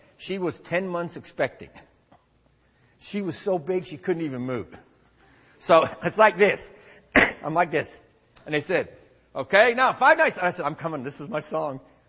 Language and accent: English; Canada; moved away as an adult; now in United States; I grew up in Canada. I'm a Canadian citizen, lived in the United States since my college days. I came to the United States to play college football.